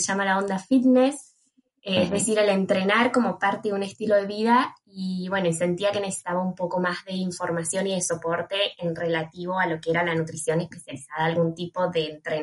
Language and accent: Spanish; Argentina; now in Barcelona, Spain; soy argentina y hace ya año y medio que estoy viviendo acá en Barcelona.